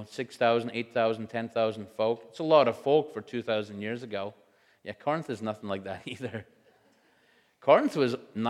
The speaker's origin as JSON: {"language": "English", "region": "Scotland", "country": "United Kingdom", "said": "I am Scottish, so that's kind of how we roll."}